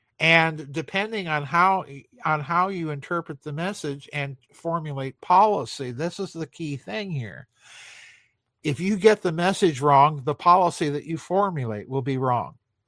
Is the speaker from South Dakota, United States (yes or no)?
yes; South Dakota, United States; You know, I grew up in South Dakota. I remember stories in the Sioux Falls Argus Leader of UFOs over the missile silos in the western part of the state.